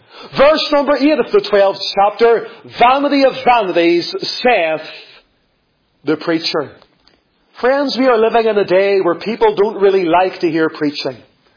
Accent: Lisburn, Northern Ireland, United Kingdom; I came from Lisburn. Some people think I came from Belfast, but I came from Lisburn, okay? And I grew up in a church

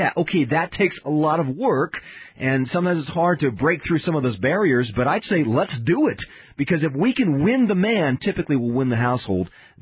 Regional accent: Japan; when I grew up in Japan.

